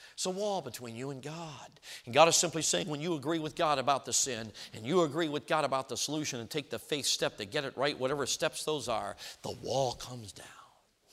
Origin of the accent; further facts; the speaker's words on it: Chicago, Illinois, United States; I grew up in Chicago. Okay, we know what they all are.